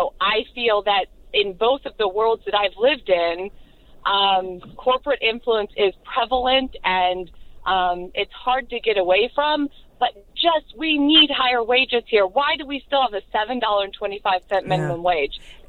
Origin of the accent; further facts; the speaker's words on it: Midwest, United States; now in Philadelphia, United States; Midwest, and now I'm a lawyer in Philadelphia. So I've sort of lived in both worlds.